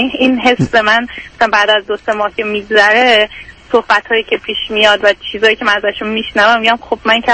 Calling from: Vancouver, British Columbia, Canada; من یه دختر 32 ساله فرستریتد از کانادا هستم، ونکوور.

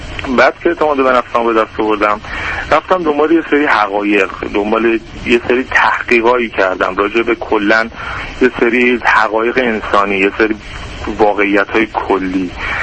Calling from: Iran; من تو خانواده خیلی روشن فکری بزرگ شدم، از ایران تماس میگیرم خدمتتون. توی سن 20 سالگی 25 سال دارم.

